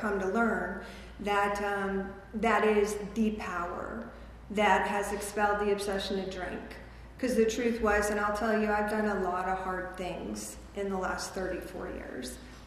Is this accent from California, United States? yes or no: yes; California, United States; I grew up here in the Antelope Valley.